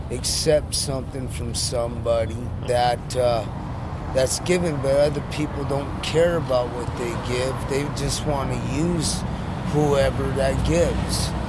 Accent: Montana, United States; also born or lived in Spokane, Washington; I'm from Spokane, Washington, born and raised in Montana.

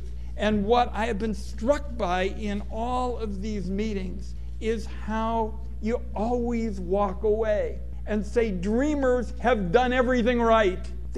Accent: Oregon, United States; having talked to so many dreamers in my home state of Oregon

